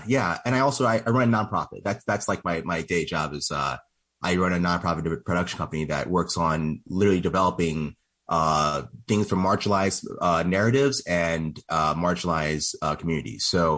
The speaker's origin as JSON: {"language": "English", "town": "St. Louis", "region": "Missouri", "country": "United States", "tie": "born or raised there", "said": "I thought about leaving St. Louis. I grew up in St. Louis. It's a super racist town."}